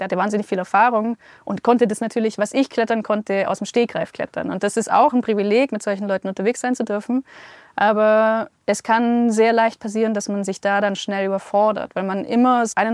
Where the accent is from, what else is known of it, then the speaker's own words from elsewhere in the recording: Germany; dass ich bin am Bodensee aufgewachsen, dass ich auf jeden Fall nah an den Bergen studieren möchte